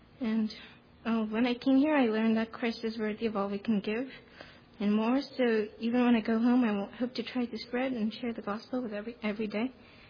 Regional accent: South Korea; and I'm from South Korea.

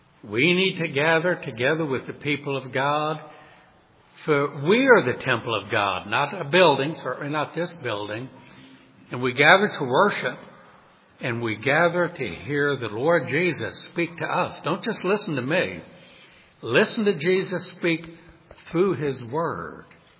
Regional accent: New Orleans, Louisiana, United States; For example, I'm from New Orleans. You go there at Mardi Gras, it's going to be teeming with tourists

